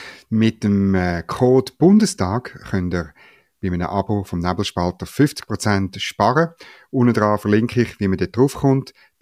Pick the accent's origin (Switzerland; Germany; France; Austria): Switzerland; das dürfen wir als Schweizer halt frei, wie wir sind, immer noch sagen